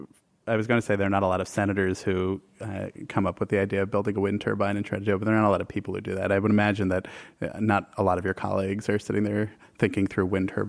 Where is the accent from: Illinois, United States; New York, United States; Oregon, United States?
New York, United States; Manhattan; I mean, I grew up in Manhattan.